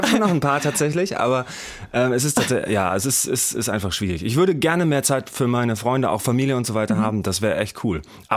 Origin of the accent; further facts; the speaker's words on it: Thuringia, Germany; now in Schleswig-Holstein, Germany; Ich bin ja gar nicht aus Hessen. Ich komme ja eigentlich aus Thüringen und lebe in Schleswig-Holstein.